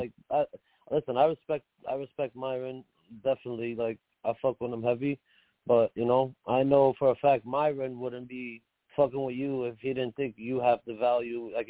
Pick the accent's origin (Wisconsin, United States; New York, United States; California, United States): New York, United States; Brooklyn; I'm from Brooklyn.